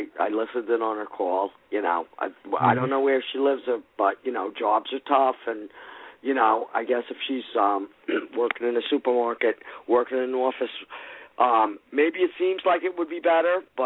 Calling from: Long Island, New York, United States; also born or lived in San Diego, United States; I'm calling from Long Island in New York.

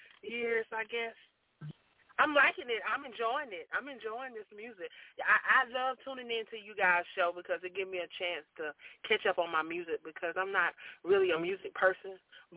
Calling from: Union City, Georgia, United States; I'm calling from Union City, Georgia tonight.

